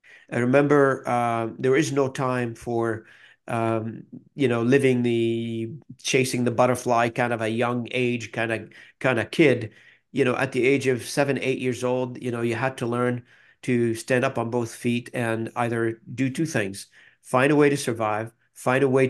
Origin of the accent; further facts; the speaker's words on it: South Lebanon, Lebanon; moved away as an adult; So I grew up in a small town in the south part of the country. I was born in Beirut, but my parents moved around in the country.